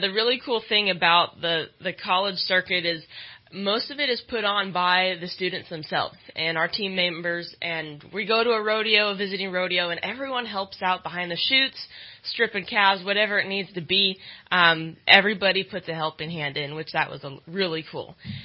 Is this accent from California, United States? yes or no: yes; Lewiston, California, United States; I was born and raised in Trinity County in Lewiston, California.